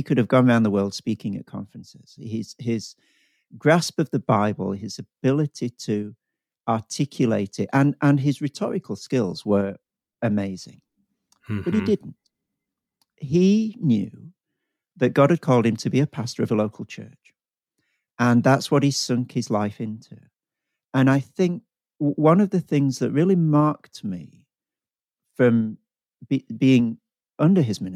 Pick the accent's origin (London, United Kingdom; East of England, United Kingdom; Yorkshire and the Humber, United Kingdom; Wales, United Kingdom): Yorkshire and the Humber, United Kingdom; now in Melbourne, Australia; So I'm a Yorkshireman, born and bred, and I'm married to a wonderful Australian lady. So we're now living in Melbourne, Australia